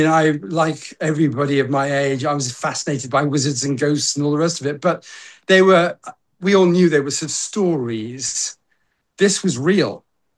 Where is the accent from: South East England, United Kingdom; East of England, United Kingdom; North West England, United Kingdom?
East of England, United Kingdom; Welwyn Garden City; I was brought up in Welwyn Garden City, and there's a lovely wood opposite, directly opposite where we lived.